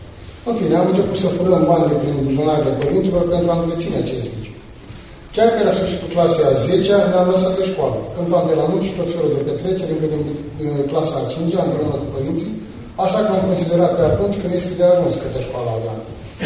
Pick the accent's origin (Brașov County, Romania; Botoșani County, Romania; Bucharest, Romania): Botoșani County, Romania; Botoșani; sunt din Botoșani, am 41 de ani.